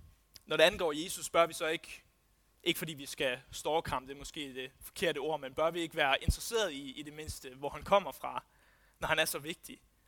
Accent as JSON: {"language": "Danish", "town": "Odense", "region": "Region of Southern Denmark", "country": "Denmark", "said": "det vidste jeg ikke, og jeg kommer fra Odense"}